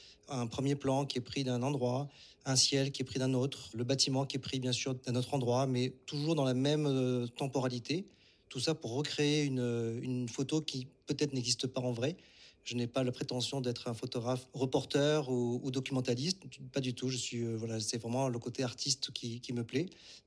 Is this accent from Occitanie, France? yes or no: yes; Montpellier, Occitanie, France; Je suis un Montpellierain pur souche, donc j'ai toujours grandi en ville.